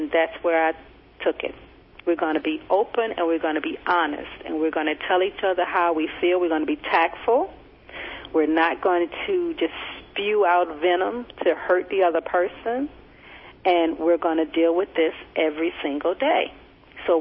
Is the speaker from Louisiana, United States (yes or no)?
yes; Baton Rouge, Louisiana, United States; Baton Rouge, Louisiana.